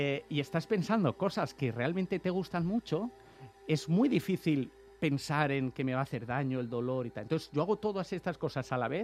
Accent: Valencian Community, Spain; Yo soy valenciano y al valenciano lo hablo muy, muy mal.

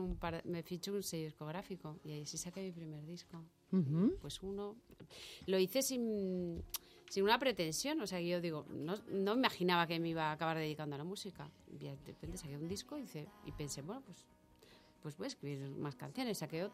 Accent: Bilbao, Basque Country, Spain; Soy de Bilbao, pero en Bilbao no tengo mucho

